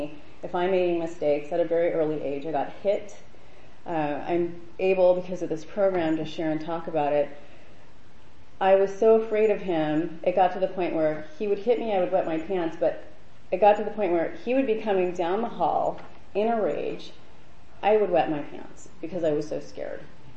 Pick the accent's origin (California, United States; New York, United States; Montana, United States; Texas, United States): California, United States; I grew up in Orange County, some of you know that. I left 9, maybe 8 years ago, I can't remember, in May.